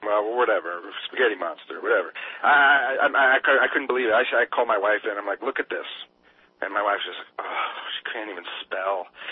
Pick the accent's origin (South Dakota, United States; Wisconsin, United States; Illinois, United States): Wisconsin, United States; you know, I'm from Wisconsin, so you know how the Internet's getting real smart now, and it knows where you are